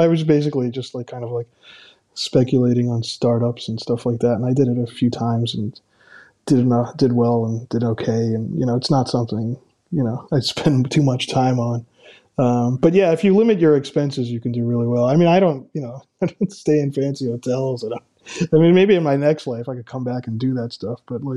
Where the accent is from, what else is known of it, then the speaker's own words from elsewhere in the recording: New York, United States; which is I always did as a hobby from the time I was a kid growing up in New York.